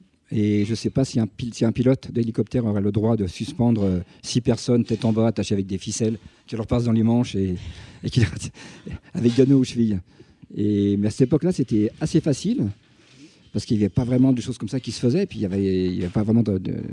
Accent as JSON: {"language": "French", "town": "Chamonix", "region": "Auvergne-Rhône-Alpes", "country": "France", "said": "Ben, à Chamonix, parce que d'abord, je suis de Chamonix, j'ai toujours aimé cette station."}